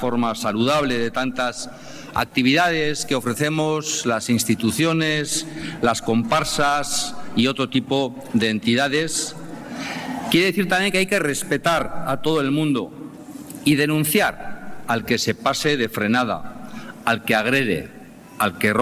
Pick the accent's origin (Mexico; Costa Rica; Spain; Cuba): Spain; Bilbao, Basque Country; Última Aste Nagusia como alcalde, pero no como bilbaíno.